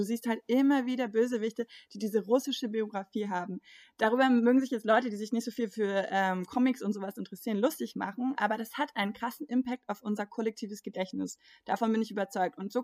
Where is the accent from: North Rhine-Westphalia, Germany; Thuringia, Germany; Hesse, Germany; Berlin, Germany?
Berlin, Germany; Und ich bin ja nun in Berlin aufgewachsen.